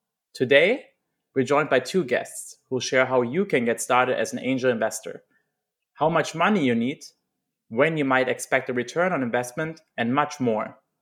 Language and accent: English; Germany; So I'm from Germany.